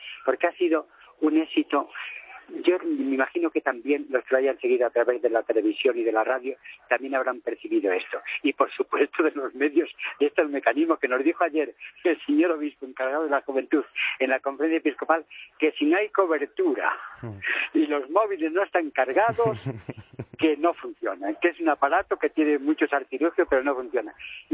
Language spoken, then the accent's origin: Spanish; Ávila, Castile and León, Spain; Yo es que soy de Ávila, pero también es que, verdad, esta imagen solo se tiene en Ávila.